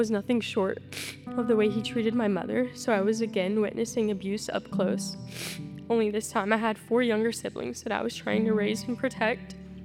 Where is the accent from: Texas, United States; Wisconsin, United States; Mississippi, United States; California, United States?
Texas, United States; Houston; born there; So I was born in Houston